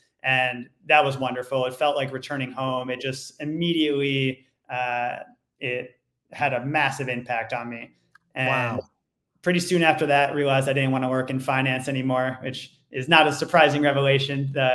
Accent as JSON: {"language": "English", "region": "New York", "country": "United States", "tie": "born or raised there", "said": "So my journey started when I was 13 years old. I grew up in Orange County, New York. And when people hear Orange County, they think of the Orange County, California, and it could not be more opposite. This is farmland upstate New York."}